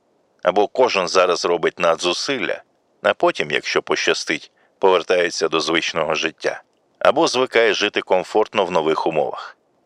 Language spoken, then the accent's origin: Ukrainian; Kyiv, Ukraine; мій батя ліванець, а по мамі я корінний киянин до п'ятого коліна точно.